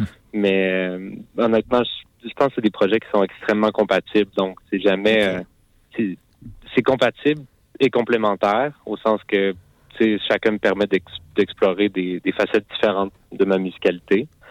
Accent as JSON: {"language": "French", "town": "Quebec City", "region": "Quebec", "country": "Canada", "tie": "born there", "said": "Ce qui m'inspire à Québec, ben, d'abord, ce qu'il faut savoir, c'est que ben, c'est ma ville natale"}